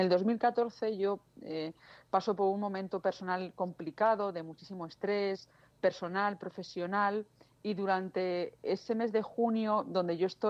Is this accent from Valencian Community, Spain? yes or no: no; Valladolid, Castile and León, Spain; mis padres, que como bien decía, yo soy de Valladolid, venían de Valladolid a recogerme a Madrid